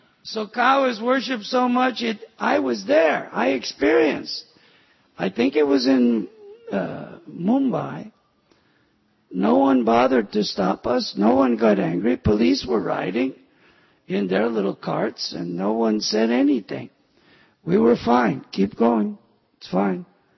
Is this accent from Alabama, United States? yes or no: yes; Mobile, Alabama, United States; born there; I was born in Mobile, Alabama, on a naval air base.